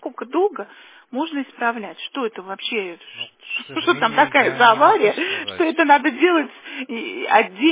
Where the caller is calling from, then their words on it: Shushary, Saint Petersburg, Russia; я звоню вам из Шушар, адрес Первомайская, 22, квартира 91